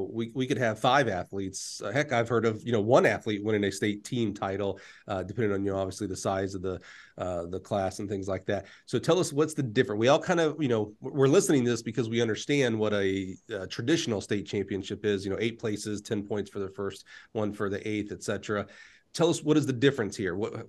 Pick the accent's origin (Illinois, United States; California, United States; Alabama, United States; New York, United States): Alabama, United States; My home state of Alabama does it.